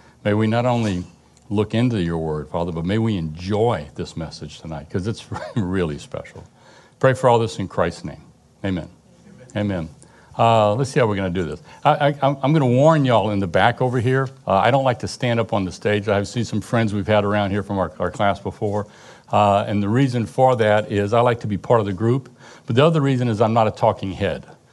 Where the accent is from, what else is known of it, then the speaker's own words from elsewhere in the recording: Louisiana, United States; I grew up in South Louisiana. My father, Joe, spoke French before he spoke English. My mom spoke French before they spoke English. So I'm a registered Cajun.